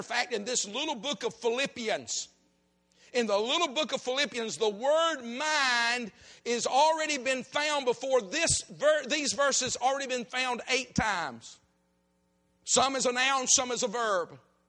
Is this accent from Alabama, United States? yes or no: yes; Alabama, United States; When I was a boy growing up in South Alabama